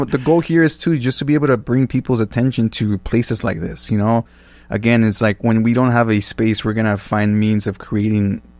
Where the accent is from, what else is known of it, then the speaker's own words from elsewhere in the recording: Cudahy, California, United States; I'll be like, yeah, I'm from Cudahy. I'm from Southeast LA.